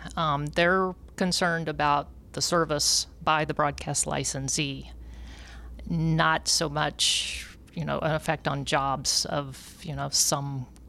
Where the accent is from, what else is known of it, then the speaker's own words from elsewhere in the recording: Jefferson City, Missouri, United States; Because your local TV station in, say, my hometown, Jefferson City, Missouri, it is certainly hurt